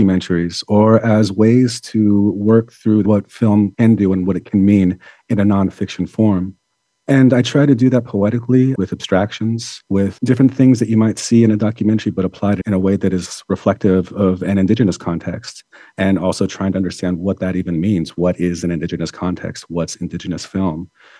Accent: Ferndale, United States; And growing up in Ferndale, I was surrounded by family, and that really shaped how I view the world

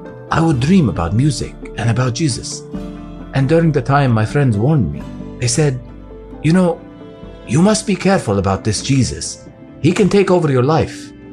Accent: France; I am a North African Berber, but I grew up in France. I was raised in a Muslim home, but I was really more like a French atheist.

